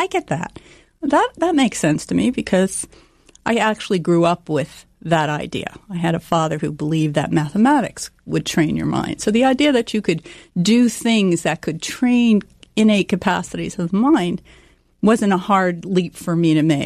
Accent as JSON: {"language": "English", "region": "New Jersey", "country": "United States", "tie": "born or raised there"}